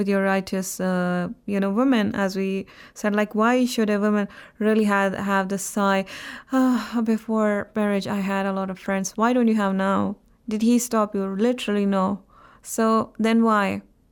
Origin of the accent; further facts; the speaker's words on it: Jammu and Kashmir, India; English is a second language; from Indian and Muslim Kashmir